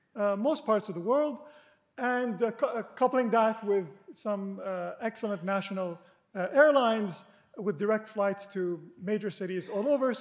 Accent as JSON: {"language": "English", "region": "Abu Dhabi", "country": "United Arab Emirates", "said": "So I am from Abu Dhabi, but my wife is from Dubai."}